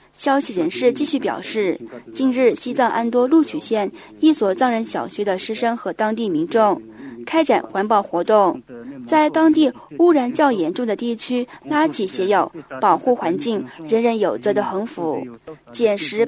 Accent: Vietnam; 我来自越南，

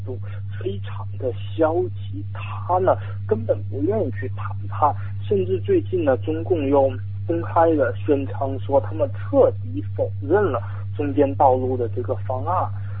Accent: China; moved away as an adult; now in Australia; 我从中国来澳大利亚读书也是因为不喜欢中国这种没有自由民主不能够自由发表言论的这种环境

